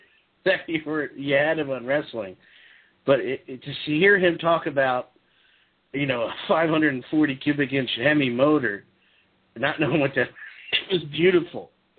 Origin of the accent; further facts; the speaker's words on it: New Jersey, United States; So, and I'm from Jersey, so I don't know where that came from.